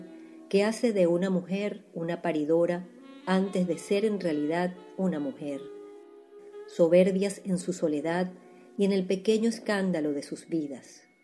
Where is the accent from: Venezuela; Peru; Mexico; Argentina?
Venezuela; de Venezuela